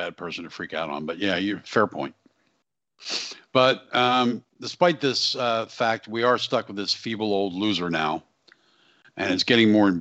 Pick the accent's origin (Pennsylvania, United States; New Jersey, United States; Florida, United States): Florida, United States; No, we're from Florida. We don't have to.